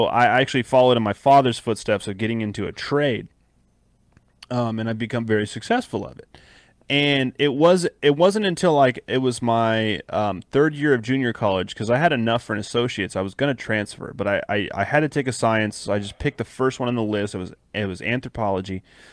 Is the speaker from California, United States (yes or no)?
yes; California, United States; born there; now in Kansas, United States; I was born in California. I live in Kansas. I've never even been to the East Coast, not once.